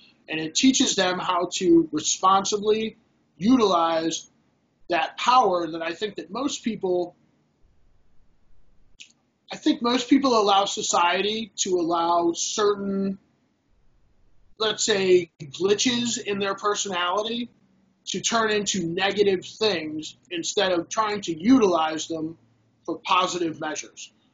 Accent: Los Angeles, California, United States; now in Cleveland, United States; I live in Cleveland, Ohio. I'm originally from Los Angeles.

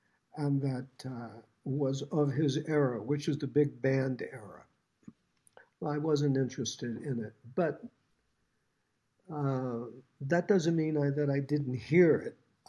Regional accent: New York, United States; because I grew up in New York. So New York was one of the places where vocal groups were common in all the boroughs.

